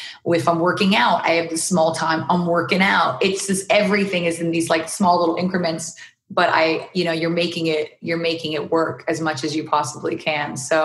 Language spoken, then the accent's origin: English; Canada; I'm Canadian. We're celebrated for being nice.